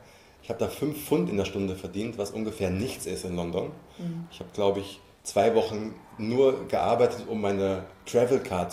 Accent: Frankfurt, Hesse, Germany; ich komme aus Frankfurt

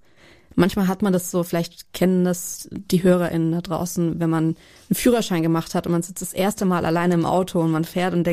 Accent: Jagstheim, Baden-Württemberg, Germany; in der Nähe von Stuttgart, vielleicht kennst du Schwäbisch Hall, vielleicht kennst du Crailsheim, vielleicht kennst du Jagstheim, das eigentliche Dorf, wo ich mir aufgewachsen bin.

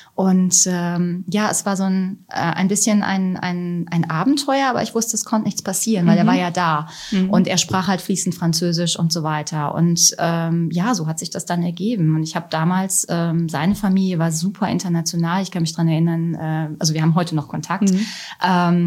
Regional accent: Germany

